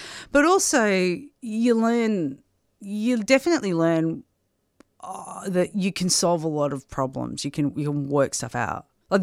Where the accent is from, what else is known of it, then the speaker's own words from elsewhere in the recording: Wagga Wagga, New South Wales, Australia; also born or lived in Melbourne; I used to tour plays around the classrooms in Wagga Wagga, where I was born in Wagga and we moved to Melbourne.